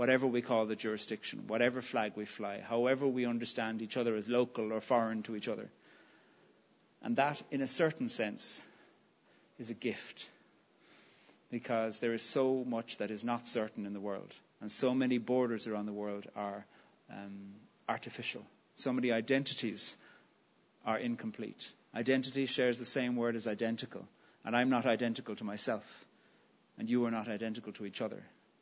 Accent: Ireland; And I said, "I'm Irish."

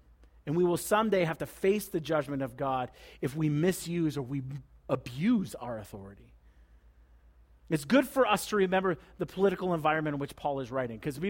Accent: United States; I'm an American, and immediately I go, excuse me? We were founded on rebellion.

